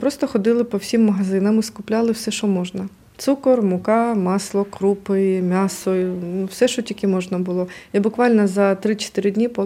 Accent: Kakhovka, Kherson Oblast, Ukraine; moved away; Тобто ми з Каховки по селах, через ці блокпости ми виїхали на Миколаїв.

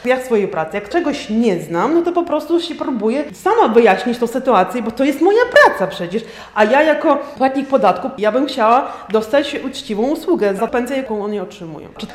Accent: Lviv, Lviv Oblast, Ukraine; moved away as an adult; now in Poland; Przyjechaliśmy ze Lwowa, już w Polsce jesteśmy około 7-8 lat. Męża zaprosili do pracy.

